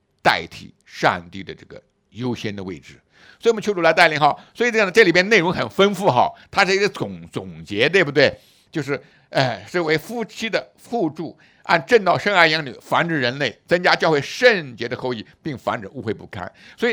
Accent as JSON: {"language": "Chinese", "region": "Jiangsu", "country": "China", "tie": "born or raised there", "said": "特别以前我在我老家苏北，在山东那一带、安徽那一带"}